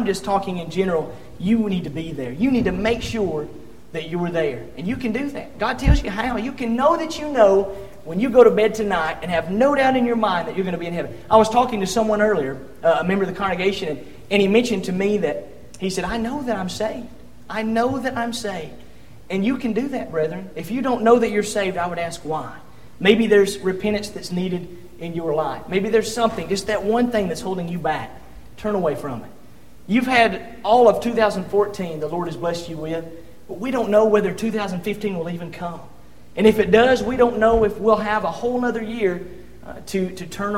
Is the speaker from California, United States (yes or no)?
no; Georgia, United States; Listen now, I'm from Georgia, remember?